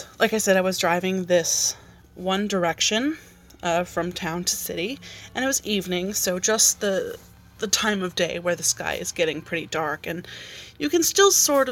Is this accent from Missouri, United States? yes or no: no; Albany, New York, United States; I'm from Albany, New York.